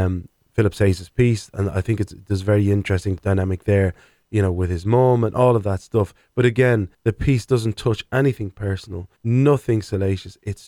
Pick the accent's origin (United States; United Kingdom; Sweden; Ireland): Ireland; Drimnagh, Leinster; I went to Morden Road, Drimna, Our Lady of Mercy. This is where I learned to speak like this.